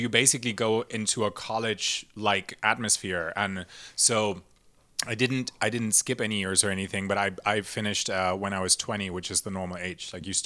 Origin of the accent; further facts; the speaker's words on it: Berlin, Germany; English is a second language; moved away as an adult; also born or lived in London, United Kingdom / Sydney, Australia; now in Los Angeles, United States; I'm originally from East Berlin. I was born and raised on the other side of the wall, not knowing what was West. And now I live in the West.